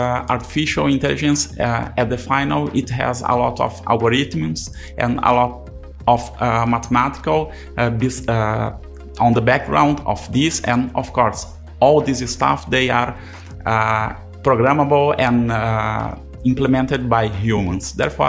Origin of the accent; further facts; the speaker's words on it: Brazil; now in Turin, Italy; I am a PhD student here in Politecnico di Torino. I am from Brazil